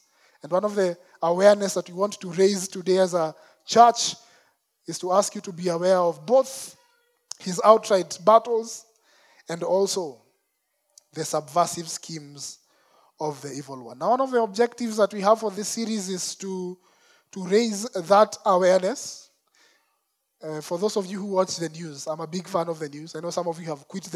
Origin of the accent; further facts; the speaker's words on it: Umoja, Nairobi, Kenya; So I grew up in Umo. I've mentioned it many times.